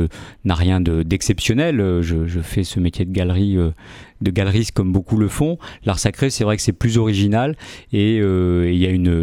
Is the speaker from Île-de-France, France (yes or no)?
no; Civray, Nouvelle-Aquitaine, France; je suis originaire de Civray, dans la Vienne.